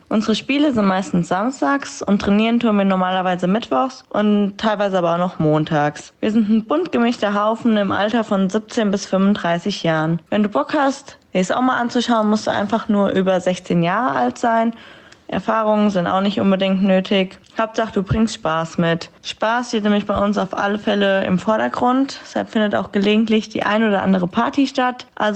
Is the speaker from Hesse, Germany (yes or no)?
yes; Kaichen, Hesse, Germany; ich bin aus Kaichen. Wir haben Anfang des Jahres hier bei uns im schönen Kaichen